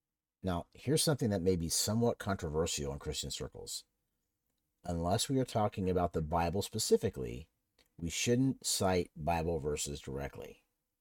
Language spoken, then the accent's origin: English; Ohio, United States; She's from LA and I'm from Ohio.